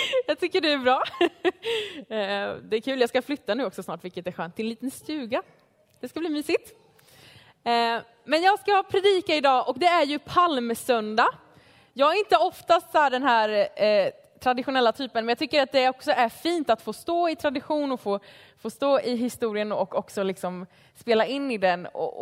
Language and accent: Swedish; Östergötland, Sweden; accent: Östergötland dialect; jag har ju jobbat hela mitt liv för att få bort min östgötska.